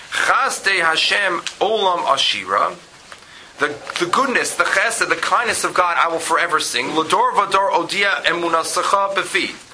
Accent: Baltimore, Maryland, United States; I grew up in Baltimore in a Satmar Shtibel.

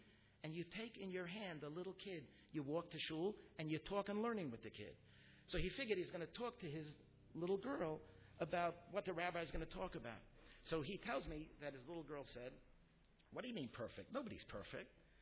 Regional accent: United States; Now, I grew up in America, Baruch Hashem, and I was always taught in America

